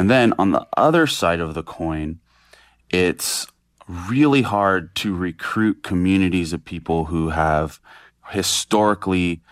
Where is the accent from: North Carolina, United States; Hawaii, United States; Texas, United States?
Hawaii, United States; I've been thinking about diversity and genetic variation for pretty much my whole life as a Hawaiian person. You know, my ohana, my family, is from the Big Island of Hawaii